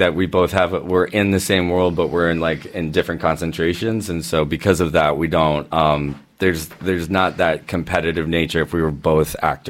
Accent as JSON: {"language": "English", "town": "Orange County", "region": "California", "country": "United States", "tie": "born or raised there", "said": "I grew up in Orange County, California."}